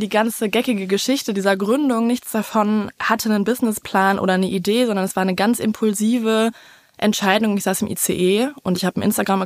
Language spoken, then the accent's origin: German; North Rhine-Westphalia, Germany; now in Berlin, Germany; ich bin jetzt seit 5 Jahren in Berlin-Neukölln und bin aufgewachsen in NRW, häufig umgezogen, deswegen kann ich immer nicht so eine ganze Heimatstadt nennen.